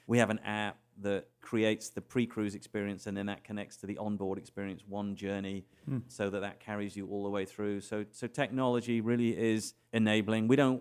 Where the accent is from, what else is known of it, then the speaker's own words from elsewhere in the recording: England, United Kingdom; born there; I'm a warm temperate. I like sunshine. I was born in England.